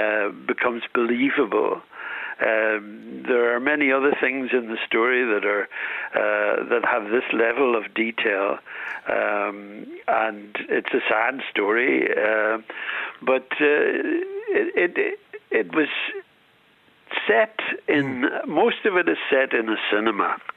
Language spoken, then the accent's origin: English; Northern Ireland, United Kingdom; accent: Northern Irish; Yes, my accent is impervious to anything else.